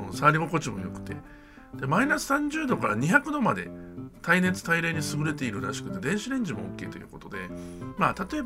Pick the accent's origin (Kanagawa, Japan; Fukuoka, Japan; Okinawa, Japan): Fukuoka, Japan; accent: Hakata dialect; しきらんないと博多弁出ちゃった、ごめんなさい